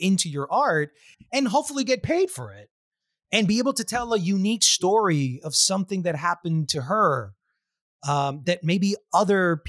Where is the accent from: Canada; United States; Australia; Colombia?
Colombia; I thought I was that, Mike. But I'm not that. I'm much more than a Colombian. I'm an American Indian.